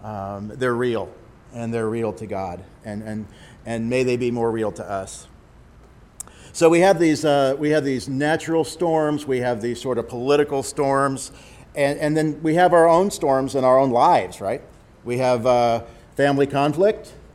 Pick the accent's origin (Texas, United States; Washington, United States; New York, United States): Texas, United States; Houston; and we've just gone through in South Texas, our home. Stacy's from Galveston, I'm from Houston area.